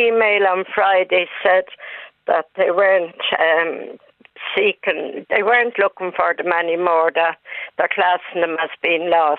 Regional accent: Dublin, Leinster, Ireland; I'm from Dublin.

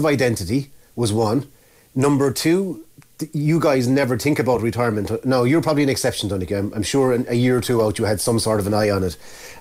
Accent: Munster, Ireland; now in Naas, Ireland; I'm obviously from Tipperary, living in Nace

